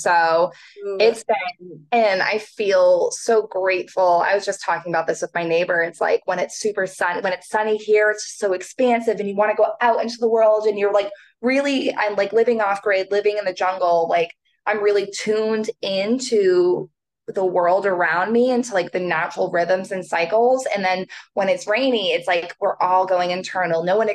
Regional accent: Massachusetts, United States; It's so funny growing up in Massachusetts. It's like, oh, we pray for sunny days.

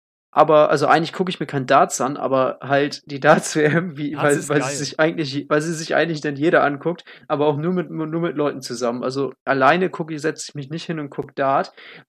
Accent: Northern Germany, Germany; Ich meine, ich komme aus Norddeutschland, ich habe jetzt nicht den Riesenbezug zu Wintersport.

